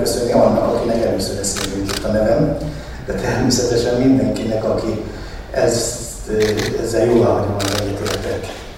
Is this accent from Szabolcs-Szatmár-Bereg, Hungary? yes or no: no; Debrecen, Hajdú-Bihar, Hungary; ízig-végig debreceni vagyok, és így is értem az életemet végig Debrecenben, Debrecenért